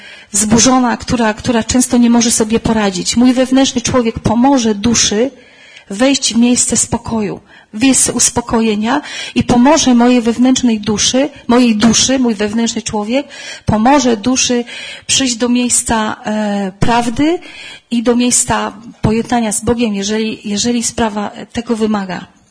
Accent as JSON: {"language": "Polish", "region": "Silesian Voivodeship", "country": "Poland", "said": "ja pochodzę z Górnego Śląska i tam jest specyficzna atmosfera i specyficzny rodzaj społeczności."}